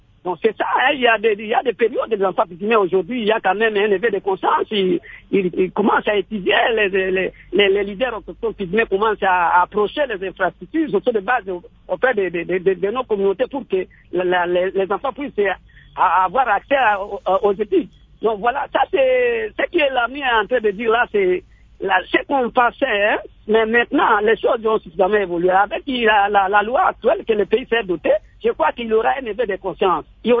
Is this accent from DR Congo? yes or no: yes; Bikoro, Équateur, DR Congo; born there; now in Kinshasa, Democratic Republic of the Congo; Moi, je suis né chez nous à Bikoro, dans la forêt. Il n'est pas dit que comme je suis à Kinshasa, je dois abandonner la forêt.